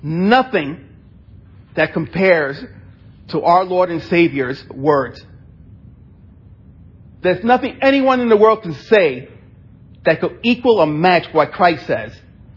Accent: New York City, New York, United States; I grew up in New York City. I know some of you hold that against me, but that's okay. But you know, I'm glad I grew up in New York City.

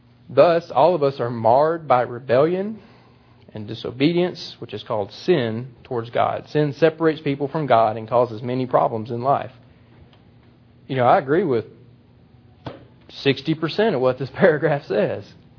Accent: Mississippi, United States; I grew up in South Mississippi, which is religiously predominantly Baptist.

